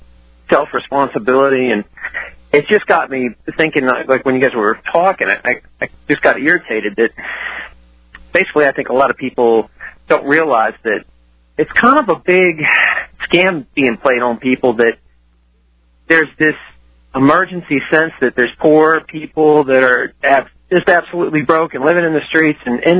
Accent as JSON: {"language": "English", "region": "West Virginia", "country": "United States", "said": "because I come from West Virginia, and this is the worst state on earth for everybody being on the government take."}